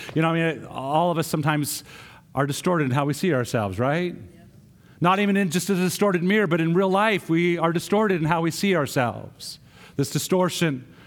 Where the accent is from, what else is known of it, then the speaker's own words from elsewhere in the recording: Missoula, Montana, United States; I remember growing up in Montana. Anybody been to Montana? Montana, growing up in Missoula, went to Glacier Camp, or Glacier Park.